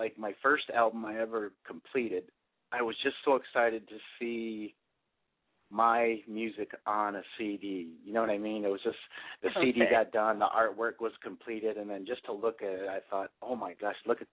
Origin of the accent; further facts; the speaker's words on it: Bay City, Michigan, United States; And when we moved to Michigan, I grew up in Michigan, in a place called Bay City, Michigan, right next to Saginaw.